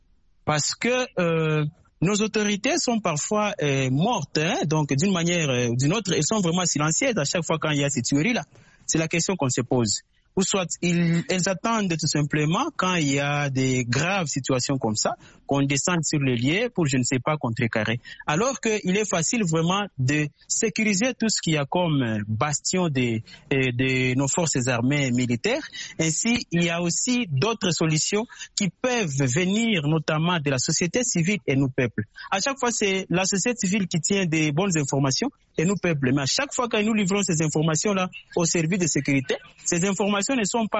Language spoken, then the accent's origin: French; DR Congo; ici chez nous en RDC